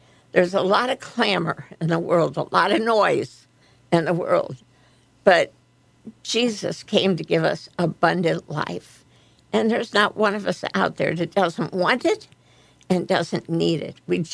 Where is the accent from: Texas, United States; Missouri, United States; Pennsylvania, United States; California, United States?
Missouri, United States; St. Louis; So I have been around dogs all my life. I grew up in Dogtown in St. Louis, Missouri.